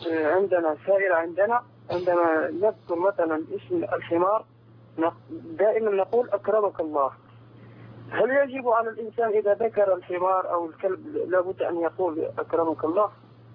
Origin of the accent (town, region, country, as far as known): Egypt